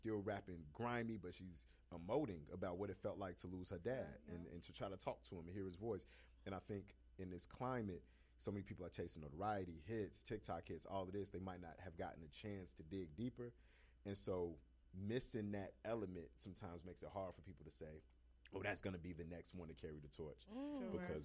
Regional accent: Chicago, Illinois, United States; And I'm biased on Lotto because, you know, I'm from Chicago.

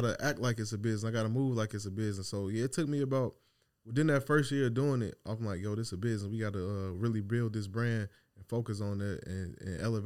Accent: Chicago, Illinois, United States; now in Dallas, United States; I'm from Chicago. I currently live out here in Dallas.

